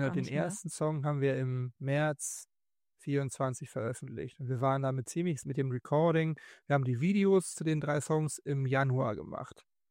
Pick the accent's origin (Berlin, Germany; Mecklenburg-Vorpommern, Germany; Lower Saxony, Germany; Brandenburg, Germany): Lower Saxony, Germany; Buxtehude; Ich komme eigentlich auch aus Buxtehude.